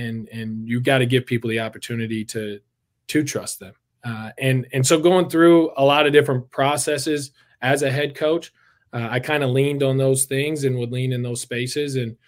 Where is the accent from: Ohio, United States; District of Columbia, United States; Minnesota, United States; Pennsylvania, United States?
Minnesota, United States; St. Paul; I grew up in St. Paul, Minnesota.